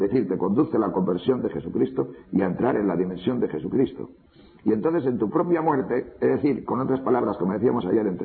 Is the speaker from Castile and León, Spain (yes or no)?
yes; Tejerina, Castile and León, Spain; soy de un pueblo que se llama Tejerina, provincia de León. Mi pueblo es un pueblo de transhumancia.